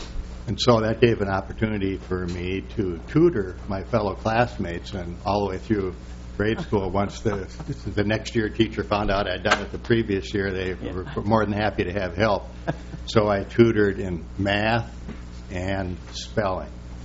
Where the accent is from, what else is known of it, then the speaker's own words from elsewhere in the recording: Mankato, Minnesota, United States; I've lived in Minnesota all my life.